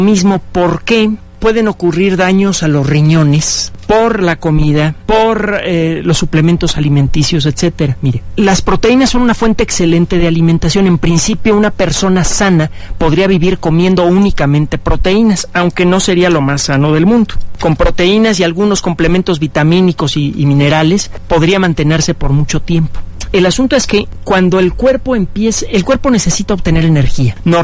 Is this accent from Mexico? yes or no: yes; Mexico City, Mexico; Ah, pues nacimos en el mismo lugar, papá. Y además, ¿sabes qué? Somos de los pocos que hemos nacido aquí en Chilangolandia